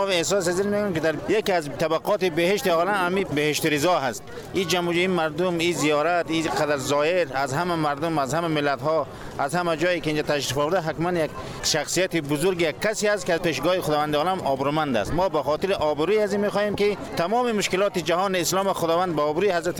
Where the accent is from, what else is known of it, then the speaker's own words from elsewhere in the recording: Parwan, Afghanistan; now in Herat, Afghanistan; ما اصلا از پروان هستیم ولی به هرات زندگی می‌کنیم، از هرات افغانستان اومدیم.